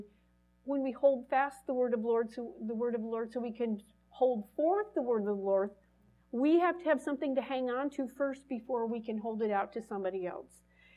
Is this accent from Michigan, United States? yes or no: yes; Michigan, United States; also born or lived in Wichita, Kansas; Geographically, I was born in Wichita, Kansas. I was raised in southern Michigan.